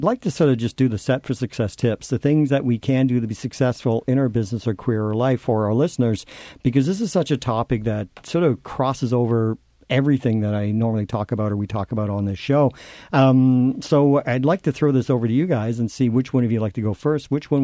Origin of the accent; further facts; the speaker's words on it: Newfoundland and Labrador, Canada; I am a Newfoundlander, born and raised.